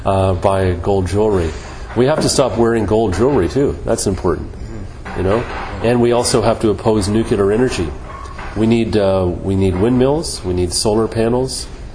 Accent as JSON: {"language": "English", "country": "Canada", "said": "I think we have a moral responsibility, because we're Canadian citizens, to stop what our government is doing in our name."}